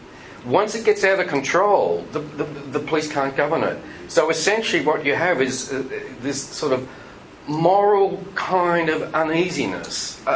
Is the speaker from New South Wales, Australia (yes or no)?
no; Melbourne, Victoria, Australia; when you go down to Melbourne, and I'm from Melbourne, you go down to St Kilda